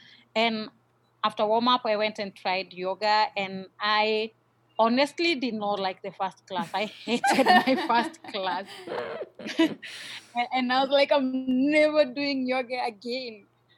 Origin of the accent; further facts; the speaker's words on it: Nairobi, Kenya; also born or lived in Murang'a; I'm from Nairobi, Kenya. I grew up, I was born in a town called Murang'a. It's more on the central part of Kenya, but I was raised in Nairobi.